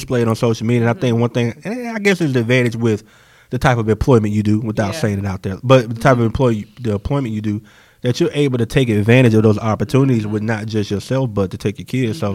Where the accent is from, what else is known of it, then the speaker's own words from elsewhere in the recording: Goldsboro, North Carolina, United States; I'm not from here originally. Mm-hmm. I'm from Goldsboro, North Carolina.